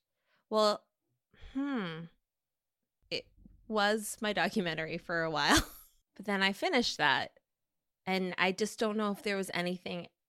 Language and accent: English; Minnesota, United States; Yeah, I mean, look, I grew up in Minnesota with refugee parents from Laos. There weren't models for a life in entertainment. It wasn't something that was encouraged. I wanted to get out of Minnesota.